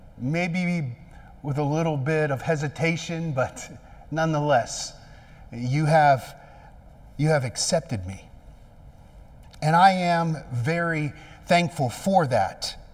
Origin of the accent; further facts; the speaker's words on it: the North, United States; now in Columbus, United States; Now, many of you know that I'm not from the South. I'm from the North.